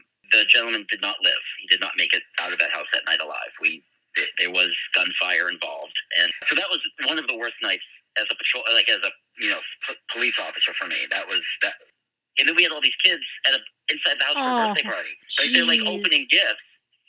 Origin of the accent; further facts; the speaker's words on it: Salem, Massachusetts, United States; I'm born and raised in Salem, Massachusetts, and I got hired by my first police department, which was 2002.